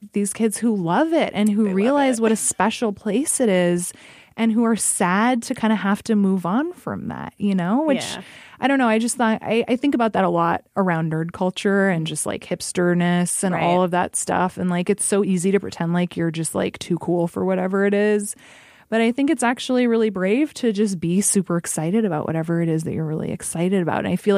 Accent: Alaska, United States; I was going to say, I grew up in Alaska, and so like 20 below, like that's not bad at all.

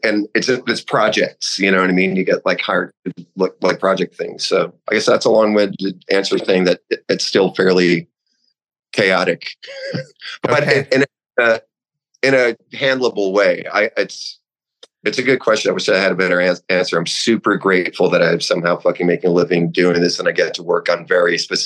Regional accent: New York, United States; I think it started to make more sense to me when I, as a New Yorker, when I just started talking to artists and photographers

